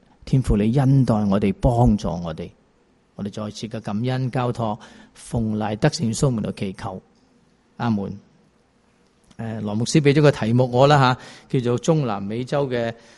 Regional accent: Guangdong, China; 咁我哋中文嘅意思咧系大部分我哋都系广东人

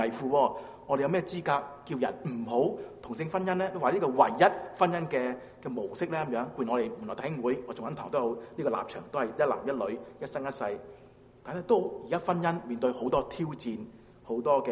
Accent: China; 当然我中国人更加明白狐狸精嘛，是吧？

